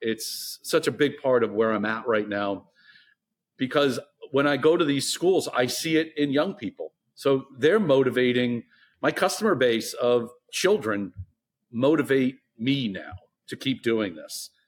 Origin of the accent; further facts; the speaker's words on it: Maine, United States; So growing up in Maine, my dad used to chew dulse like a lot of older cats used to do.